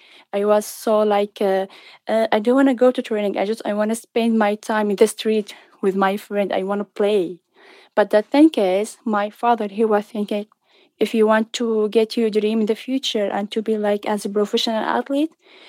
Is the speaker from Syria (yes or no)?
yes; Syria; I'm from Syria. I'm 28 years old